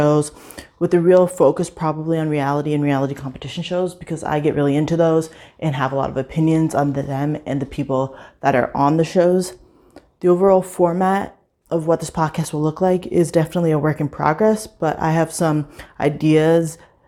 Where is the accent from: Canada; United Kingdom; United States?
Canada; I really enjoy watching Big Brother, US and Canada, since I am Canadian.